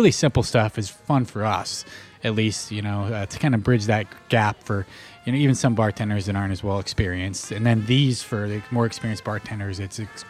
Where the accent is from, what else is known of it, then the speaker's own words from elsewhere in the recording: Pacific Northwest, United States; also born or lived in Nevada; So my background, I grew up in the Pacific Northwest, so that's true to my heart.